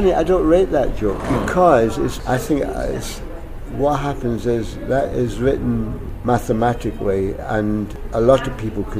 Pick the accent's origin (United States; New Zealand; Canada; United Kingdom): United Kingdom; Glasgow, Scotland; I remember when I started talking about growing up in Glasgow, I came from slightly deprived background.